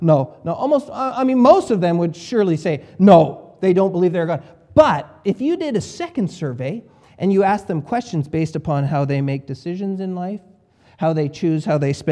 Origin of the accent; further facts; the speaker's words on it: Vancouver, British Columbia, Canada; Now, I come from the West, from Vancouver, the West that we refer to Vancouver as the melting pot.